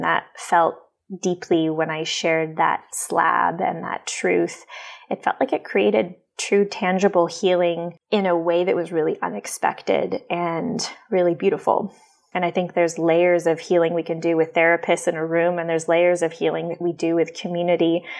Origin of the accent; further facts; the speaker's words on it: Canada; now in United States; I'm Canadian, but I've been living in the US for about 3 years.